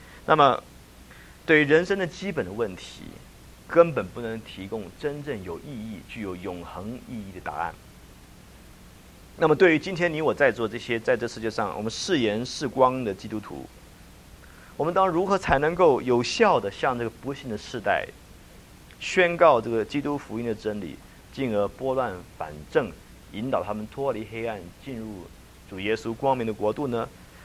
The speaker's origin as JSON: {"language": "Chinese", "country": "China", "said": "所以你知道，有的时候在这个我们中国人呢很幽默哈。"}